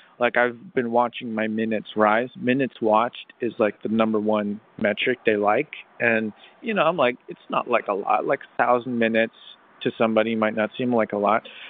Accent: Nashville, Tennessee, United States; now in Ventura County, United States; I'm from Nashville, so I know there's a difference between Southern California and Four Seasons.

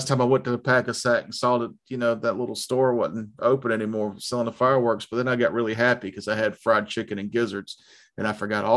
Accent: South Carolina, United States; I am, because I was raised in South Carolina. I don't have good geography skills.

